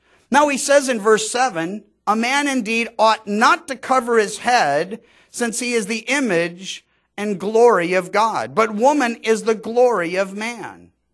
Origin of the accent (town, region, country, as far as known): California, United States